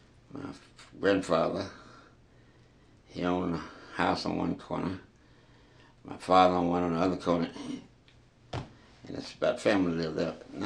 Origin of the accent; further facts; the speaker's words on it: Roswell, United States; I was born here in Roswell.